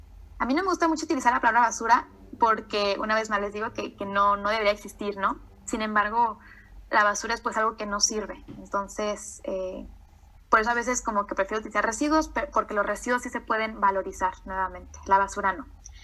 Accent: Culiacán, Sinaloa, Mexico; Además de que yo soy de Culiacán, entonces allá, en el norte del país generalmente, la carne es una cuestión cultural, ¿no?

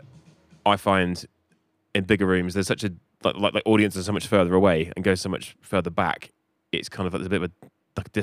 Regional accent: Plymouth, South West England, United Kingdom; Well, Plymouth, which is my hometown, always.

